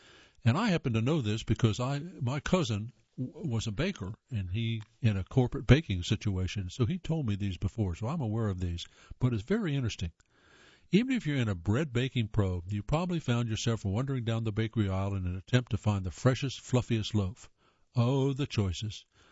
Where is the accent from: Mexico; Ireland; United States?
United States; Ohio; now in North Carolina, United States; And I grew up in Ohio, and they had those colors there, and they have them here in North Carolina.